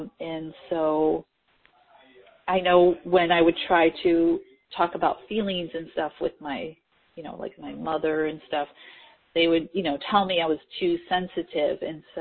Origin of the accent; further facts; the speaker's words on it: Midwest, United States; I grew up in the Midwest of, you know, being, if you're a good woman, you'll do this, you'll do that.